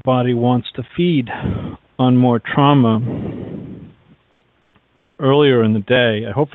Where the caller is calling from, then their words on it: Massachusetts, United States; from Massachusetts.